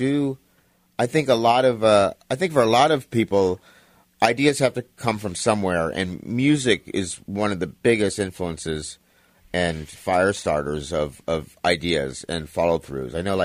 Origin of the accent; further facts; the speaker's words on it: Mount Baldy, California, United States; I came from Mount Baldy in Southern California and up in the cabin world. And my mom and stepdad raised me and they studied Buddhism.